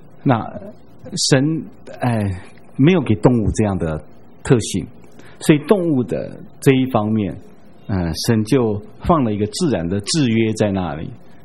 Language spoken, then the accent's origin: Chinese; China; 我们中国人不是都称这个叫做受欲受性嘛？